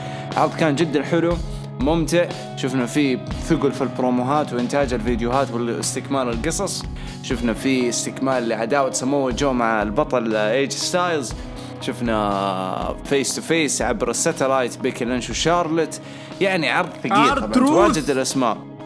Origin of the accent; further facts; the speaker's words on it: Jeddah, Makkah Province, Saudi Arabia; دحين موسم رطوبة عندنا في جدة